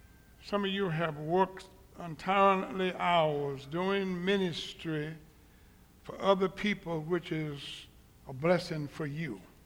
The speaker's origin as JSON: {"language": "English", "town": "Summit", "region": "Mississippi", "country": "United States", "tie": "born there", "said": "I was born in Summit, Mississippi, America."}